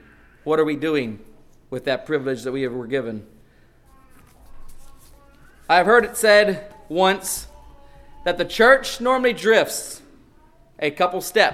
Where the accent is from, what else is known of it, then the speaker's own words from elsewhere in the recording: Georgia, United States; So I grew up in Georgia, in case some of y'all did not know that.